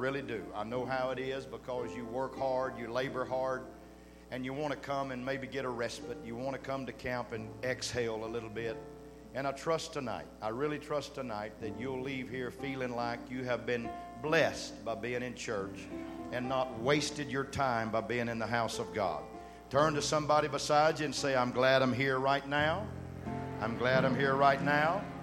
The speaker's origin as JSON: {"language": "English", "town": "Austin", "region": "Texas", "country": "United States", "said": "bring regards from Austin, Texas. Checked into the hotel today. When I told the guy behind the desk I was from Austin"}